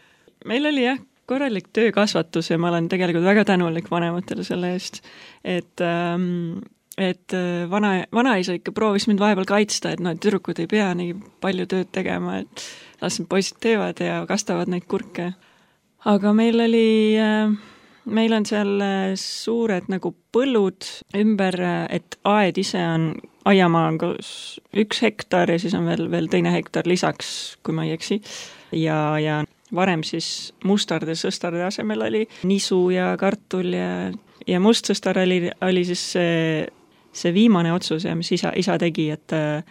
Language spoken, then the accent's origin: Estonian; Tallinn, Harju County, Estonia; Mina olen Tallinnas pärit, siin nagu üles kasvanud ja praktiliselt kogu eluga elanud siin. Käisin sageli ka maakodus, mis on Rabivere külas, seal Kohila Rapla vahel.